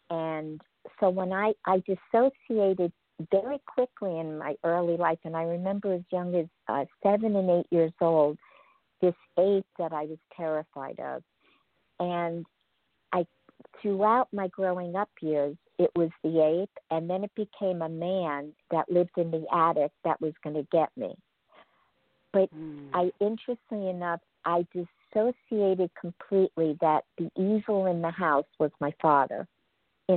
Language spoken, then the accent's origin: English; Merrick, New York, United States; I grew up in Merrick, Long Island. And when I think of growing up in Merrick, Long Island, it was a community where things like this don't happen.